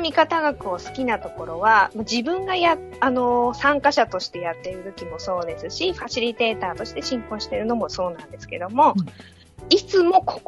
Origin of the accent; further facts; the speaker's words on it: Tochigi, Japan; 私栃木県出身なので